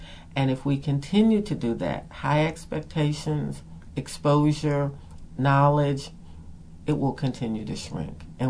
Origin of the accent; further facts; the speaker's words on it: Hampton, Virginia, United States; I am a product of the Commonwealth of Virginia Public Schools. I'm from the Tidewater area. I graduated from the Hampton City Public Schools.